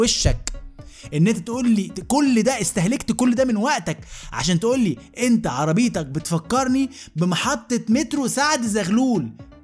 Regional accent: Alexandria, Alexandria Governorate, Egypt; now in Cairo, Egypt; انا اسكندراني بقالي 34 سنه عمري ما قلت ايوه

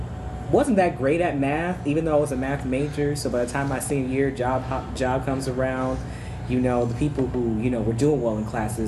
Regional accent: Omaha, Nebraska, United States; So I'm originally from the Omaha area, specifically the Velvet Outfit, but Omaha, for those of y'all not from Nebraska.

